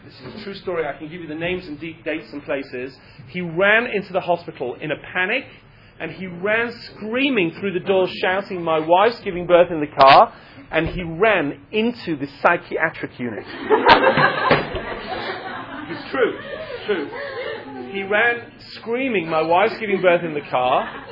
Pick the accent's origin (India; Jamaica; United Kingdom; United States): United Kingdom; England; Okay, so you can hear that I'm English.